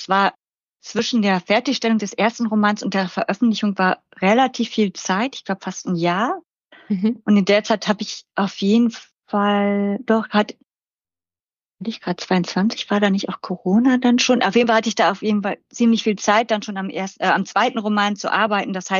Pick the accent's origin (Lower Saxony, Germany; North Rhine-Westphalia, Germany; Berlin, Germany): Lower Saxony, Germany; ich komme ja aus Friesland und ich glaube, ich spreche relativ Hochdeutsch, auch immer wieder dran gearbeitet